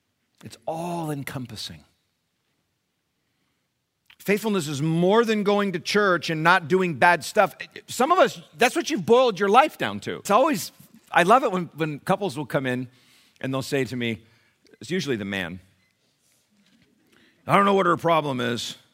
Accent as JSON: {"language": "English", "region": "England", "country": "United Kingdom", "tie": "born or raised there", "said": "There was an old hymn that I used to sing when we were growing up in England, in a little Flint building."}